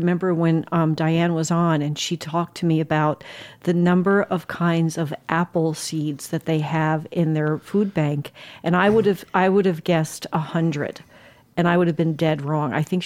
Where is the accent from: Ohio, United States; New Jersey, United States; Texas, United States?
New Jersey, United States; And I'm a Jersey girl. I grew up in Jersey. The Garden State.